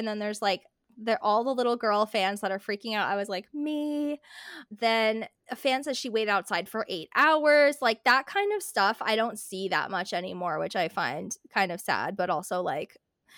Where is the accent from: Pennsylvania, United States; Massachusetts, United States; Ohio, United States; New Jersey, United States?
New Jersey, United States; Like, I'm from New Jersey. Like, I had no idea.